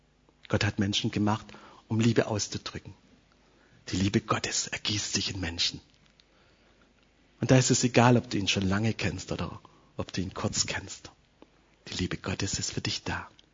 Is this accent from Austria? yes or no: no; Eritrea; Ich komme aus Eritrea, aus Afrika, und wisst ihr, wenn wir tanzen, ja, unsere Tanzform, die ist im Kreis.